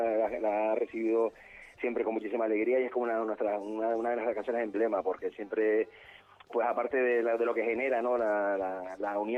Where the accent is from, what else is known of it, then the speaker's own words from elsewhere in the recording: Canary Islands, Spain; soy de Tenerife, me fui para allá a tocar básicamente y bueno, ahora estoy en un pequeño parón, estoy de vuelta a la isla.